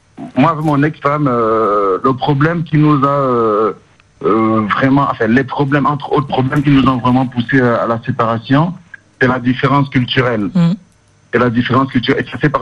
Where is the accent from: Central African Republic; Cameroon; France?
Cameroon; Non, je suis camerounais d'origine.